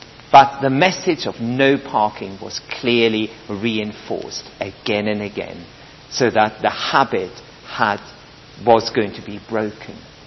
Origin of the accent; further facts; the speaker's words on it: Michelstadt, Hesse, Germany; moved away; as soon as I arrived in Michelstadt, my hometown, and the place where my mother has lived since 1971, and that is roadworks.